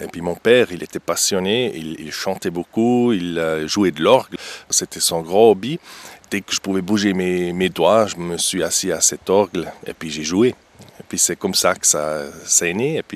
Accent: Biel, Bern, Switzerland; suis un 100% biennois, je vis le bilinguisme. Ma femme, elle est romande, moi je suis suisse-allemand, les enfants, ils parlent deux langues, je suis biennois

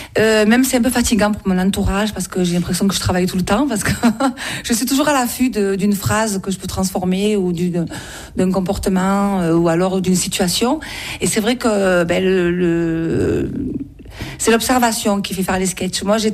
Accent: Marseille, Provence-Alpes-Côte d'Azur, France; accent: Marseille; now in Saint-Maximin, France; je suis née à Marseille. J'ai toujours vécu à Marseille. Et après, je suis montée dans le Var, à Saint-Maximin. Donc, ça fait à peu près 16 ans que je suis dans le Var. Et j'ai pris un peu l'accent marseillais, mélangé à l'accent d'Aubagne et l'accent du Var.

